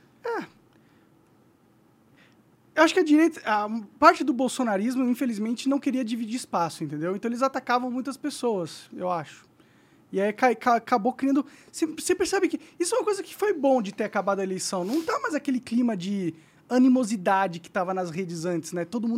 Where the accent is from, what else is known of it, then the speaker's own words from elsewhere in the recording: Cuba; só porque eu sou cubana.